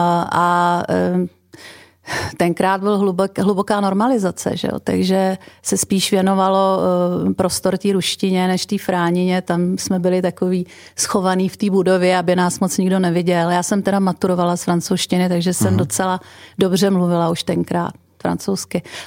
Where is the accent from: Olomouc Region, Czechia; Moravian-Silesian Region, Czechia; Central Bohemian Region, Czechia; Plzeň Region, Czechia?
Central Bohemian Region, Czechia; Stará Boleslav; moved away as an adult; now in United States; A když si představím to svoje dětství ve Staré Boleslavi, tak slyším zvony na kostele